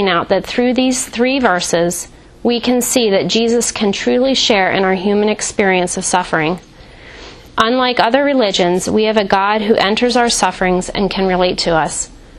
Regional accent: Blue Bell, Pennsylvania, United States; I grew up in Bluebell, where we currently live

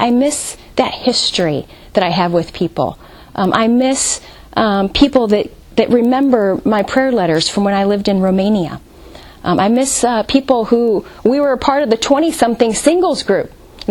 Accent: St. Louis, Missouri, United States; I was home in St. Louis, Missouri, my hometown, over the holiday, and most of my family, half of my family is there.

